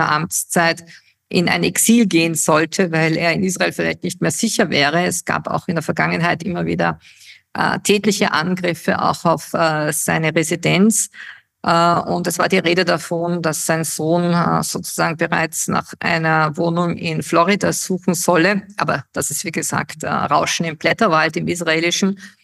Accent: Austria; ich als Österreicherin

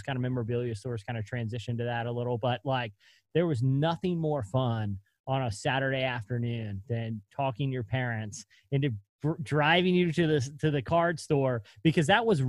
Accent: Virginia Beach, Virginia, United States; Ryan Zimmerman, who is from Virginia Beach, from my hometown, went to UVA.

